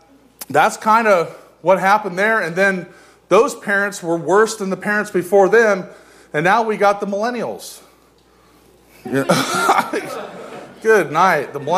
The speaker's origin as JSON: {"language": "English", "town": "Portland", "region": "Oregon", "country": "United States", "said": "I'm from Portland. I'm a Generation X person"}